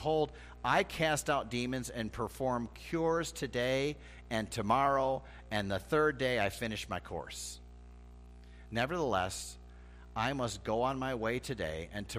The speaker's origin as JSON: {"language": "English", "town": "Chicago", "region": "Illinois", "country": "United States", "tie": "born or raised there", "said": "My hometown, Chicago, my heart breaks over the constant killing that is going on in the streets there."}